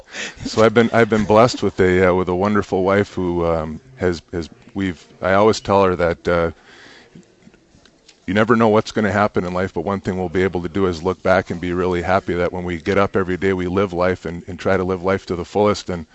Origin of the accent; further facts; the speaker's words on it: Michigan, United States; now in Brighton, United States; I grew up in the Upper Peninsula.